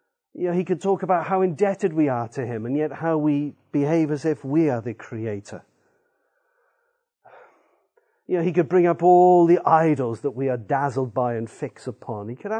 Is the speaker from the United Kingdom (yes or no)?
yes; Wales, United Kingdom; I'm Welsh